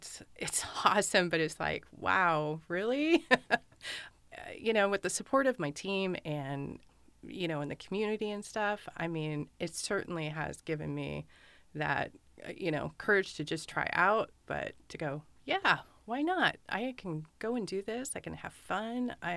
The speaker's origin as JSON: {"language": "English", "town": "Juneau", "region": "Alaska", "country": "United States", "tie": "born or raised there", "said": "I'm Kagwantan. So I'm Eagle Wolf. And so I grew up in Juneau. My mother, she's from Huna. And then my grandmother's, they're from Klukwan."}